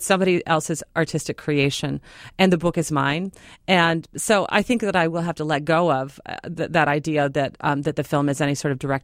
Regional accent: Minnesota, United States; I grew up in Minnesota. Lake Superior is this astounding body of water.

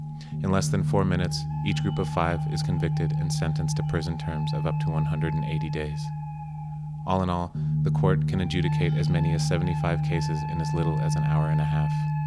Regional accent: Arizona, United States; So I grew up in Arizona. My mother was a park ranger. She's the daughter of a Mexican immigrant who my grandfather crossed the border, during the Mexican Revolution.

